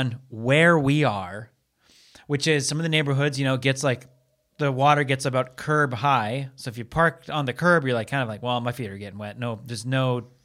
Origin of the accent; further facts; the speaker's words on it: Seattle, Washington, United States; now in Los Angeles, United States; We know I'm from Seattle. So it's like the rain is coming.